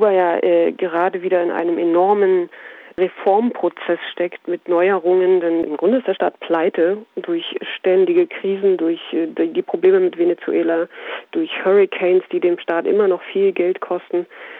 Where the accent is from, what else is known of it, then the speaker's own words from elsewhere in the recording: Saxony-Anhalt, Germany; weil ich aus dem Osten komme. Ich stamme aus Sachsen-Anhalt